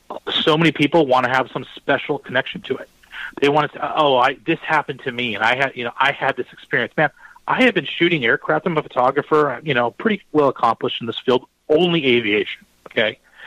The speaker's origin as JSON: {"language": "English", "region": "Washington", "country": "United States", "said": "I'm from the Pacific Northwest. Okay. That's up north of Seattle in Washington."}